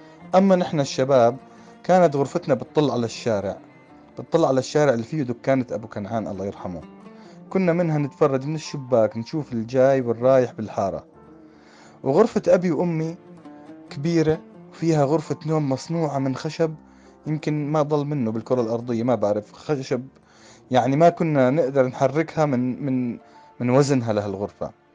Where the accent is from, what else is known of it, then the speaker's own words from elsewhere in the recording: Daraa, Daraa Governorate, Syria; moved away as an adult; now in Saudi Arabia; قبل بداية الثورة بحوالي 5 شهور، هاي آخر مرة فت فيها على سوريا. طلعت من سوريا قبل بداية الثورة، سافرت على السعودية وبعدها ما رجعت